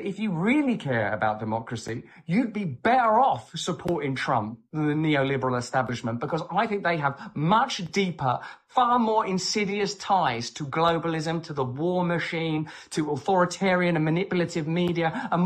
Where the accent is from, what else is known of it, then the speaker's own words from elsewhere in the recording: England, United Kingdom; But it's not up to me to decide, is it? I'm an English person. I don't vote in your country.